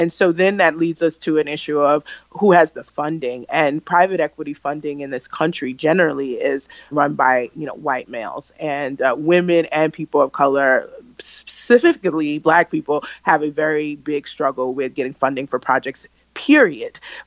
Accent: Brooklyn, New York, United States; I'm also from New York. I'm from Brooklyn, New York. Grew up during the war on drugs.

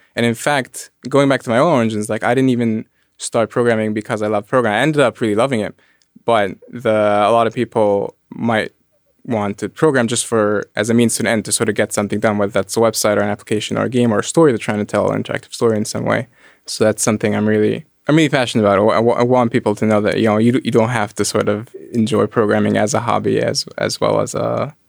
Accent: Egypt; born or raised there

